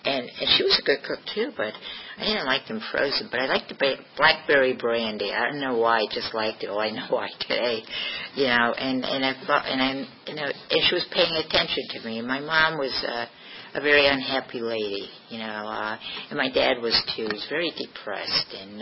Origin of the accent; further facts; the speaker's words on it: Pennsylvania, United States; I grew up in Pennsylvania in the mountains, in the Pocono Mountains in Pennsylvania on a large, large dairy farm.